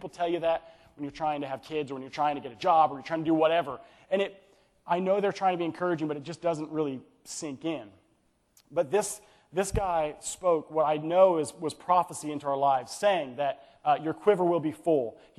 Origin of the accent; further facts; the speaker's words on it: Kansas, United States; she was born and raised in Iowa, I was born and raised in Kansas, neither of us had been out of the Midwest